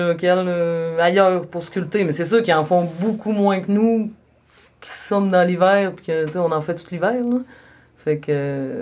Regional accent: Saguenay, Quebec, Canada; parce qu'on vient de Saguenay.

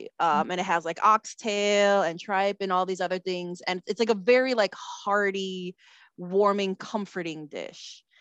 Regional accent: Chicago, Illinois, United States; You know, I'm Filipino American. I was born and raised in Chicago. My parents are originally from the Philippines. I grew up in a multi-generational household, like my protagonist.

